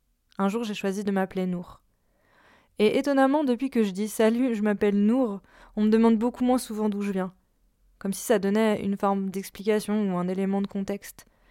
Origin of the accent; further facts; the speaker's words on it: France; Et je répondais « Ben, de France. » Et on me relançait « Oui d'accord, mais enfin, t'as des origines, non? Tu viens d'où? » Et un peu provoque, je réaffirmais « Bah, je suis française, d'origine française. »